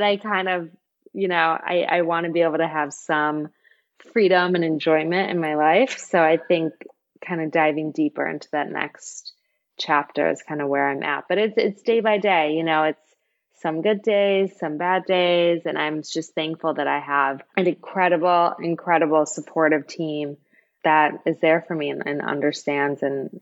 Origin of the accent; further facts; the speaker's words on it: Michigan, United States; And I'm from Michigan. Ticks aren't a thing. Lyme disease isn't a thing.